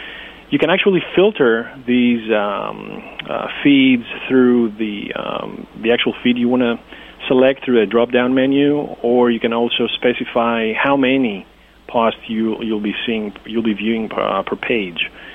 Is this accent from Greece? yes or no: yes; Greece; English is a second language; As I said, I'm from Greece. I needed to maintain the touch with, my language, my culture.